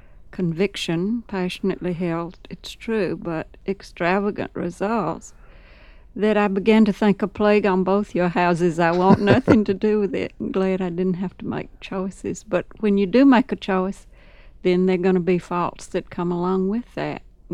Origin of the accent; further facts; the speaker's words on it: Carrollton, Mississippi, United States; also born or lived in Montreal, Canada; The years that I'm from the deeper South than you imagine. I'm from Mississippi.